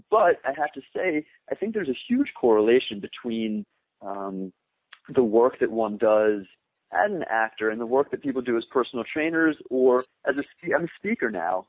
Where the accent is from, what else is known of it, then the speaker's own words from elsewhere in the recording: Maryland, United States; now in Brooklyn, United States; I grew up just outside Washington, D.C. in Maryland.